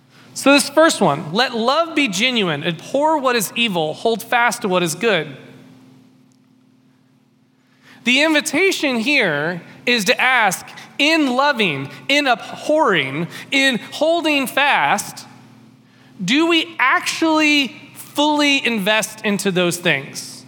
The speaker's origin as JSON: {"language": "English", "town": "East Cobb", "region": "Georgia", "country": "United States", "tie": "born or raised there", "said": "I grew up in East Cobb. I understand that way very well. That's part of the reason why I never moved back there."}